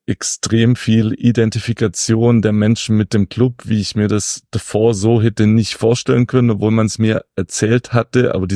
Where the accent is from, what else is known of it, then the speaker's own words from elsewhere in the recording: Lake Constance area, Germany; ich mal ein, zwei Tage in die Heimat fahren kann, ich komme aus der Nähe des Bodensees